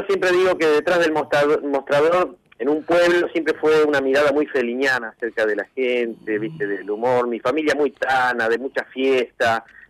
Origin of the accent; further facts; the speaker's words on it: Argentina; yo me considero muy argentino